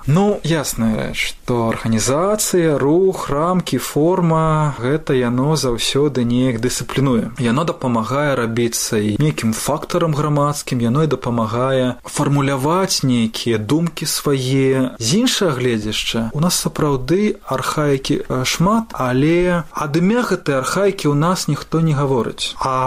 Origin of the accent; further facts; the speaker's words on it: Pruzhany, Brest Region, Belarus; Я літаральна вось учора вярнуўся якраз такі з Пружаны, з Пружаншчыны, з маёй малой радзімы.